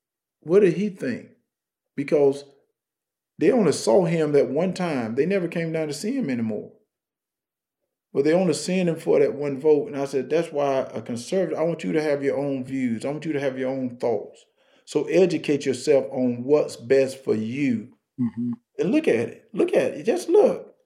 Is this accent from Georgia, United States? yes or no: yes; Wrightsville, Georgia, United States; And all of a sudden, every African-American leader, black leaders from all over the country came to Wrightsville, Georgia, my little town.